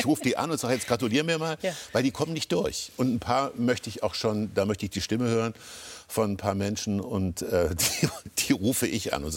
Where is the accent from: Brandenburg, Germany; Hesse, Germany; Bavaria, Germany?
Hesse, Germany; Kassel; ich komme aus Kassel.